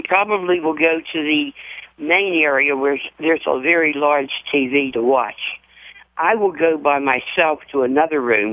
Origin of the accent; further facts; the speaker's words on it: Pittsburgh, Pennsylvania, United States; Elliott, West End, Crafton, that area.